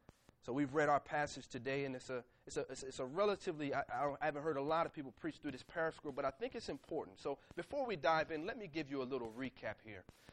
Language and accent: English; Burlington, New Jersey, United States; One of my favorite pastimes growing up in Burlington, New Jersey, was playing baseball.